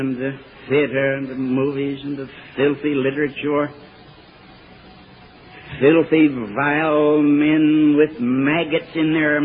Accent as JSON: {"language": "English", "country": "United States", "said": "I'm an American, and I would be ashamed to speak against my country."}